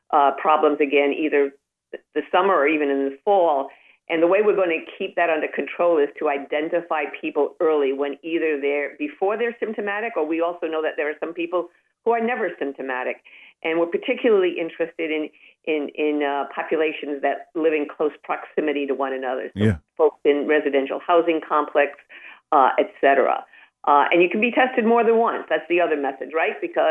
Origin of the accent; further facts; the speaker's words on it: Massachusetts, United States; also born or lived in Bronx, New York; Actually, I grew up outside of Boston.